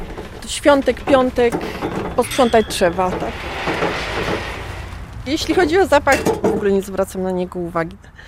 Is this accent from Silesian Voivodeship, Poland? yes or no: yes; Bielsko-Biała, Silesian Voivodeship, Poland; moved away as an adult; now in Białystok, Poland; Pochodzę z Bielska-Białej, spod Beskidzia, natomiast w Białymstoku jestem już od 15 lat, może troszkę więcej.